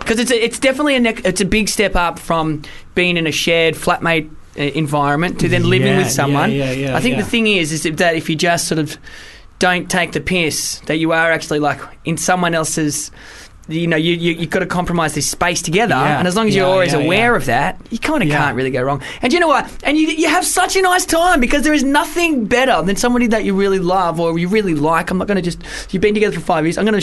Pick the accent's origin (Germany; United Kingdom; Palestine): United Kingdom; accent: Australian; We're British. I am. I have an Australian accent, but I'm British as well.